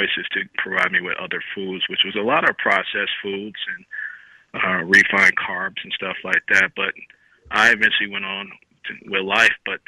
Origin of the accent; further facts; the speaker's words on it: Chicago, Illinois, United States; I come from a humble background and beginnings. I grew up in Chicago